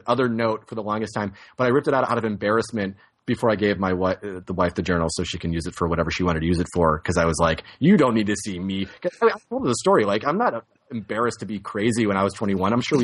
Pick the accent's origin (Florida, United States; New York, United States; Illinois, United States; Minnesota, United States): Illinois, United States; Chicago; I'm from Chicago.